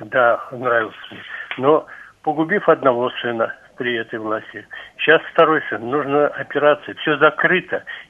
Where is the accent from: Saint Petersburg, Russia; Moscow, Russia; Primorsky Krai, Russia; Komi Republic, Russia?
Moscow, Russia; мы все коренные москвичи.